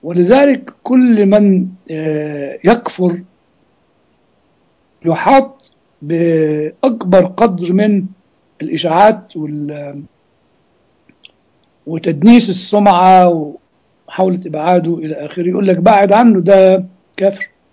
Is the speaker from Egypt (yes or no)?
yes; Egypt; لان ما تنساش احنا عندنا في مصر دين اخر اسمه الاسلام